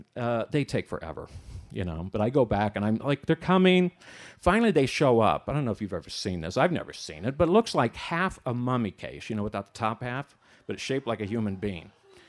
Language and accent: English; Midwest, United States; I'm a Flatlander. I grew up in the Midwest.